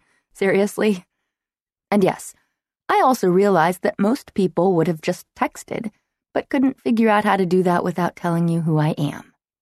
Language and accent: English; Chicago, Illinois, United States; And anyhow, I'm from Chicago.